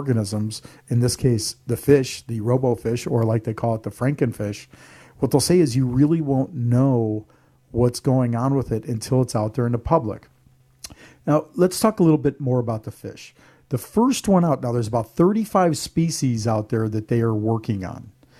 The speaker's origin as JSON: {"language": "English", "region": "Midwest", "country": "United States", "tie": "born or raised there", "said": "I grew up in the Midwest, and you know, we used to go and get that sweet corn and eat it right off."}